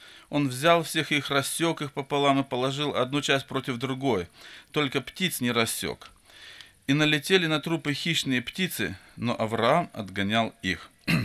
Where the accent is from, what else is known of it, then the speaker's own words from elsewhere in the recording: Fergana, Fergana Region, Uzbekistan; Я из Средней Азии, с Узбекистана, с Ферганы. У нас таких общений в Средней Азии нету.